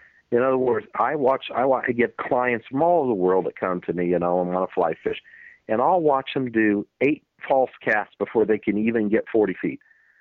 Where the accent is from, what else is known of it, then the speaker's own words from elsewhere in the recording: Idaho, United States; moved away; I grew up in Idaho. My uncles were guides up there, fly guides.